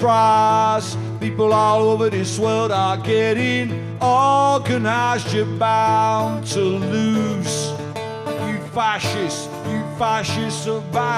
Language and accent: English; England, United Kingdom; I'm from England.